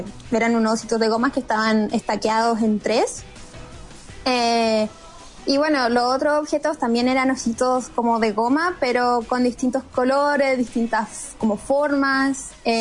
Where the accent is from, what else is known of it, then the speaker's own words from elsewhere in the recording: Concepción, Biobío, Chile; moved away as an adult; now in Vancouver, Canada; Sí, soy de Conce.